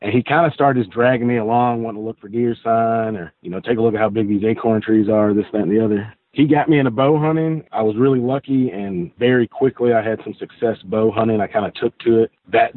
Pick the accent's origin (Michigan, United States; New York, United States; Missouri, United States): Missouri, United States; St. Louis; So I grew up in St. Louis, Missouri, and you know, no one in my family hunted.